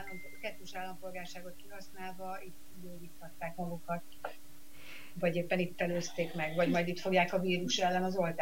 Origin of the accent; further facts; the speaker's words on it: Hungary; now in Israel; tehát itt ugye mi Magyarországról jöttünk, tehát nem Romániából hozok hasonlatot, elnézést.